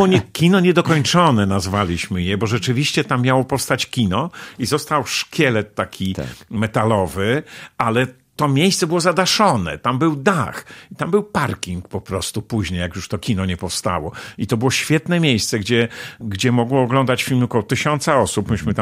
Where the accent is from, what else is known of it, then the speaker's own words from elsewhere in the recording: eastern Poland, Poland; born there; Ja urodziłem się na wschodzie Polski, znałem ten region